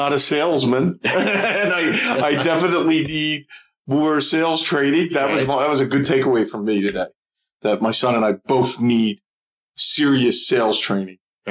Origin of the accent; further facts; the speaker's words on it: Philadelphia, Pennsylvania, United States; from Philadelphia, Pennsylvania.